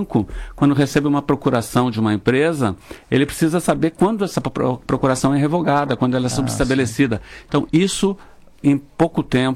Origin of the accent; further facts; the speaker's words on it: Rio Grande do Sul, Brazil; now in São Paulo, Brazil; Eu sou gaúcho. Eu fui concursado em São Paulo. Estou em São Paulo por força do concurso público